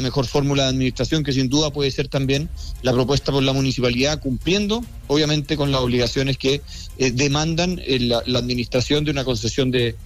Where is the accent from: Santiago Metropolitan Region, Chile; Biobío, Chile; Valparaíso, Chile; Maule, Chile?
Maule, Chile; yo soy del Maule, conozco Empedrado